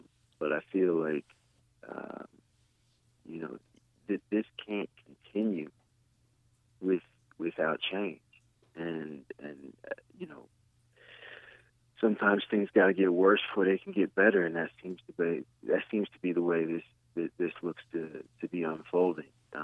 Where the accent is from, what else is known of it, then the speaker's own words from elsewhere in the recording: Maryland, United States; Growing up in Maryland, I used to go to Smithsonian every year. So this is something that's very close to home for me.